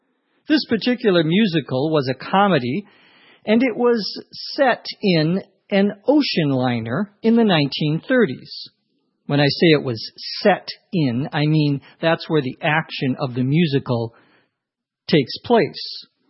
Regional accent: Minnesota, United States; including in my home state, the home of Paul Bunyan, after all, Brainerd, Minnesota.

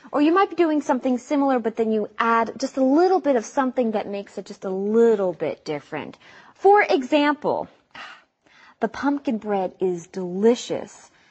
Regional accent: California, United States; also born or lived in San Jose, California; It's interesting because I grew up in California, right? I spent a lot of time in California.

